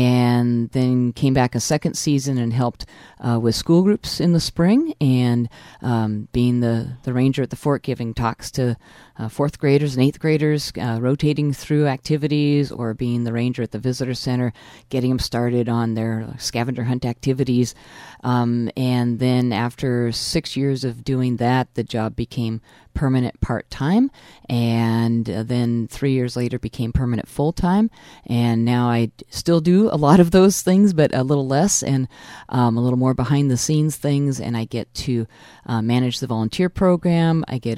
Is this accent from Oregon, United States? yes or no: yes; Oregon, United States; I grew up in Oregon in the Willamette Valley and have always enjoyed history